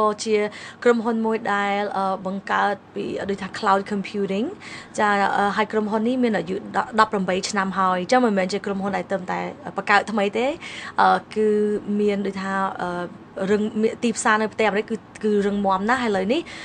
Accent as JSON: {"language": "Khmer", "country": "United States", "tie": "born or raised there", "also_born_or_lived": "Khao-I-Dang camp, Thailand", "said": "បានទៅរស់នៅសហរដ្ឋអាមេរិកតាំងពីអាយុ6ខែអញ្ចឹងក្នុងដូចថាមកជីវិតហ្នឹងគឺធំនៅសហរដ្ឋអាមេរិកអត់ដែលបានមករស់នៅប្រទេសខ្មែរទេ"}